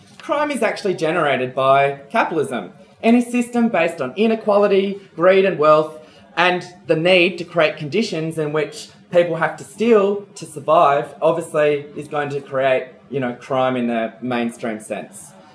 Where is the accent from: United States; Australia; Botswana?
Australia; Adelaide, South Australia; And in 1972, in my hometown of Adelaide